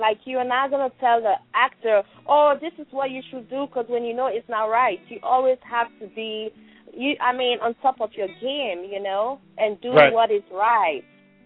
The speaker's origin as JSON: {"language": "English", "country": "Sierra Leone", "tie": "born or raised there", "said": "It's lovely in Africa, in my hometown, Sierra Leone."}